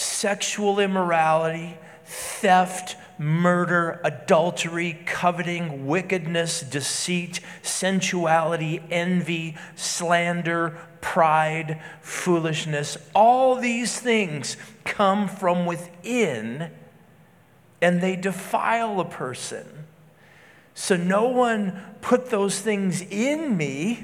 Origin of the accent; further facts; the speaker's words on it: Minnesota, United States; And as a Minnesotan, growing up in Minnesota, I resonated with that, because there's this thing, and by the way, I can attest that all of us kids in Minnesota were above average.